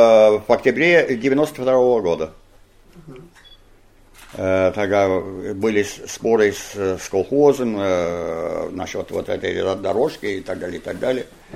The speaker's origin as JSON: {"language": "Russian", "region": "Georgia", "country": "United States", "tie": "born or raised there", "said": "Но как южанин, я понимаю такие вопросы. Я вырос там в штате Джорджия, ну, вы знаете"}